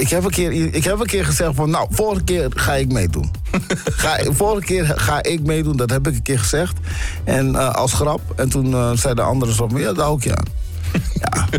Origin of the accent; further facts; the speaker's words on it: Stadskanaal, Groningen, Netherlands; we zijn opgegroeid in Stadskanaal. Ik woon nu niet meer in Stadskanaal.